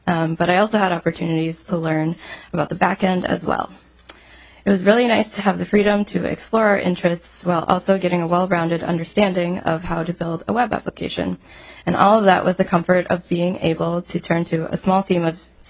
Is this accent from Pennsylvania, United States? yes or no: no; Minnesota, United States; I was born and raised in Minnesota, and most of my family and friends are in the area